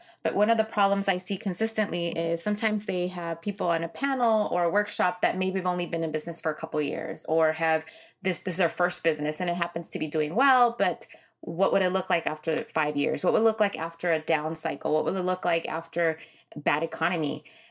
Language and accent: English; Inglewood, California, United States; also born or lived in Long Beach; growing up through the LA riots, growing up in Inglewood, growing up in Long Beach, growing up in pretty much, I've lived in every city. And I also lived out of the country. I'm an immigrant as well.